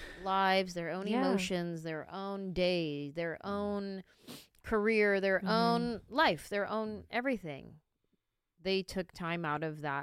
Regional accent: San Jose, California, United States; Well, we grew up in San Jose. There's a big Vietnamese population.

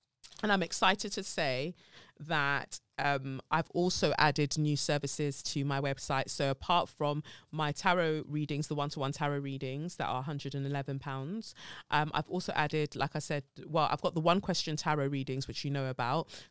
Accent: South Africa; I'm from South Africa

